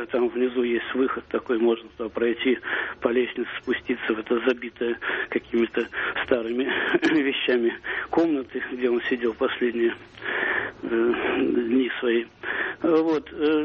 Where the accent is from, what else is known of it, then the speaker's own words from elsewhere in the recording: Moscow, Russia; я из Москвы.